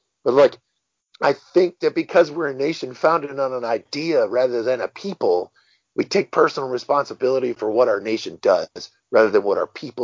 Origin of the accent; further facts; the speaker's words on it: United States; And I feel like I'm not the only American that would take that kind of personal responsibility.